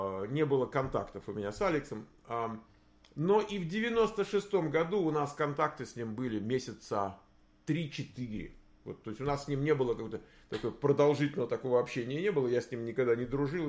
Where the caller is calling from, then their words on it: Dnipro, Dnipropetrovsk Oblast, Ukraine; Привет вам из прямо это, из Днепра.